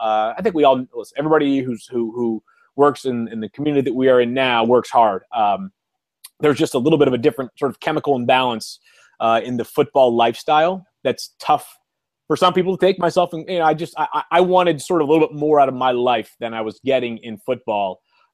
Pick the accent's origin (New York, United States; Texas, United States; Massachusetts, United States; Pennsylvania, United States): Massachusetts, United States; Boston; I'm from the Boston area.